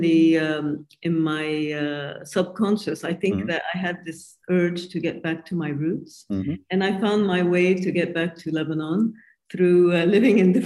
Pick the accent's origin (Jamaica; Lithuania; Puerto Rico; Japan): Japan; I grew up in Japan. All my childhood and my high school. My family went to Japan in 1917, so that's over 100 years ago.